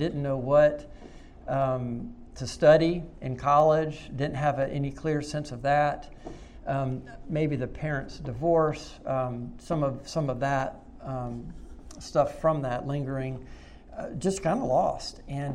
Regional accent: Winston-Salem, North Carolina, United States; also born or lived in Wisconsin; So depending on who I'm talking to, I'm from Wisconsin, I'm from North Carolina, but really grew up in Winston-Salem.

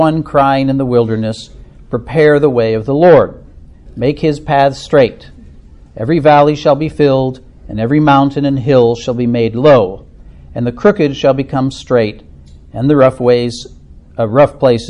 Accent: Minnesota, United States; now in Alabama, United States; to mount a defense of why I'm a Minnesotan, you know. But of course, I'm now an Alabamian. We've lived here since the late 90s and are very happily Alabamians now.

